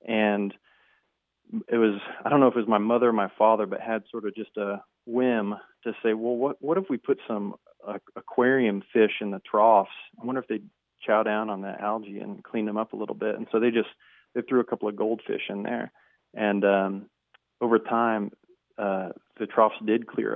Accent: Texas, United States; My family has a ranch in Lavaca County, Texas. I grew up in Texas

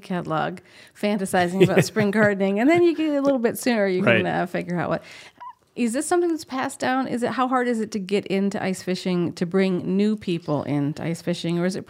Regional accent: Minnesota, United States; born there; So I was born in Minnesota originally. I have family there still

